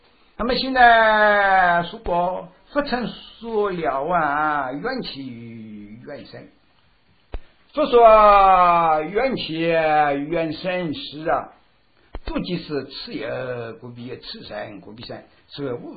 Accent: China; 你说我们中国人哦，学这一门啊不大容易学得上的

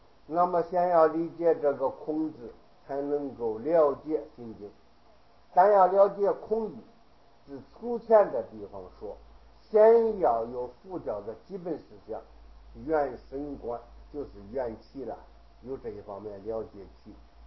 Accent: Henan, China; accent: Henan dialect; 我是河南人，说的一口河南话

